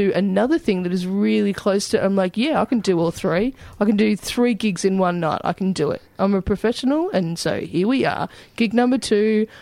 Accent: Albury, New South Wales, Australia; I grew up in Albury, and I worked at the local cinema, and I was quite content there.

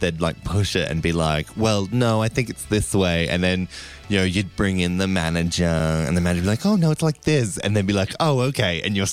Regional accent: Australia; They're always like, are you English? I'm like, oh, I'm Australian.

